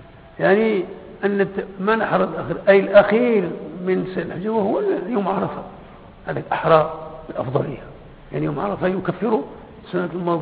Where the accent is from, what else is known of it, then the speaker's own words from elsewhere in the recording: Morocco; كما كيوقع عندنا في المغرب عادة